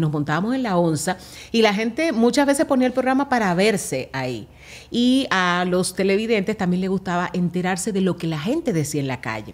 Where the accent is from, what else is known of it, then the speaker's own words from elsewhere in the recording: Las Matas de Farfán, San Juan, Dominican Republic; tú sabes que yo soy de las Matas de Farfán